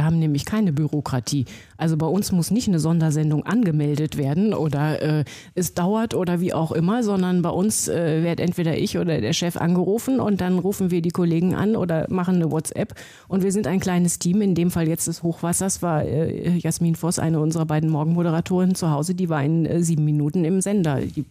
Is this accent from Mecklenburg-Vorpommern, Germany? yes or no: no; Dortmund, North Rhine-Westphalia, Germany; also born or lived in Cologne / Münster; ich bin ja ein NRW-Gewächs. Also ich bin in Köln geboren, ich bin in Dortmund aufgewachsen, ich habe in Münster studiert, bin dann ins Bergische Land.